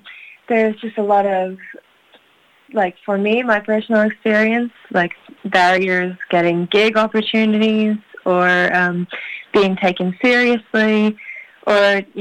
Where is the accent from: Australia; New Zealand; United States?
New Zealand; Katikati, Bay of Plenty; So I'm actually from Katikati, so I've been gigging in Tauranga area and also up in Auckland for the last 4 years or so.